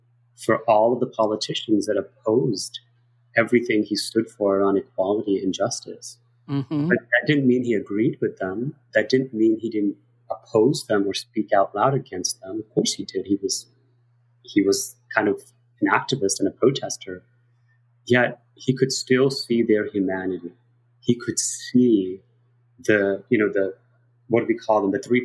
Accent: New York City, New York, United States; I can't remember how many times I've been told to go back to my country, you know, being an American.

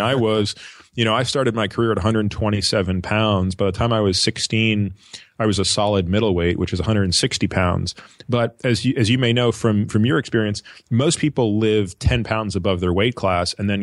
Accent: Canada; Well, growing up, Timmy and I grew up in Canada.

